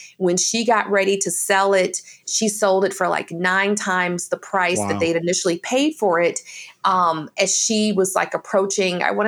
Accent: Detroit, Michigan, United States; also born or lived in Louisville / Erlanger; I was born in Louisville, Kentucky. And my parents moved to Detroit, you know, in the 80s for, you know, better opportunities.

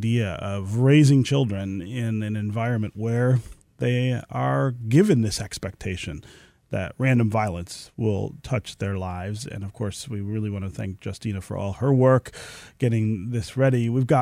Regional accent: Detroit, Michigan, United States; I have to admit, I grew up here in Detroit and have lived in Metro Detroit for most of my life.

